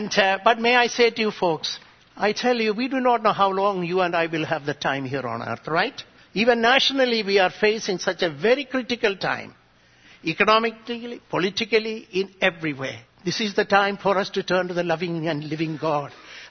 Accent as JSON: {"language": "English", "country": "India", "tie": "born or raised there", "said": "as a boy growing up in India, my burden was to reach the influential people of India"}